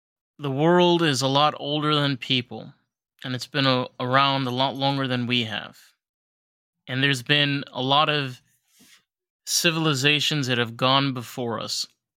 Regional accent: New York, United States; Well, as a New Yorker, my favorite is get the fuck out of here.

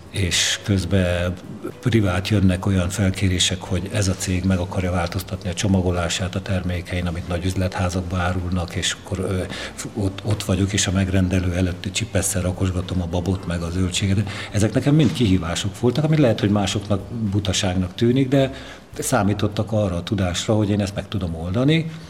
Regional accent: Budapest, Hungary; Mondjuk engem nem, mert én pesti vagyok

